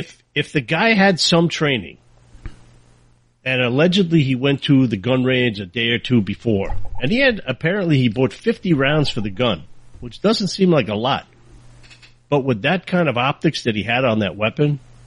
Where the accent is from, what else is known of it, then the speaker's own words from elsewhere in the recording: New York, United States; because I'm from New York. The only weapon we can have in New York is our mouth